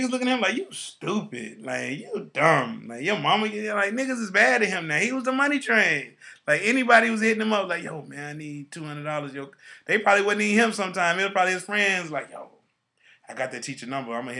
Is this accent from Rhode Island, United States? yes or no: no; Texas, United States; I'm from Texas. Everybody in Texas got a gun.